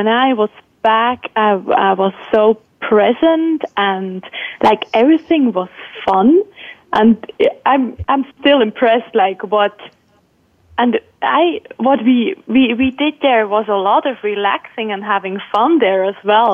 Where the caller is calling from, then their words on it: Biesserach, Switzerland; I'm calling in from Biesserach in Switzerland.